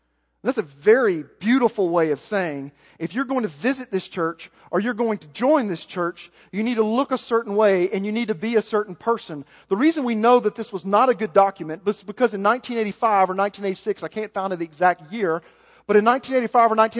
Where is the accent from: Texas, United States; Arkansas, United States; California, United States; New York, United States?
Arkansas, United States; Little Rock; born there; as a child of the South, folks, I was born in Little Rock, Arkansas.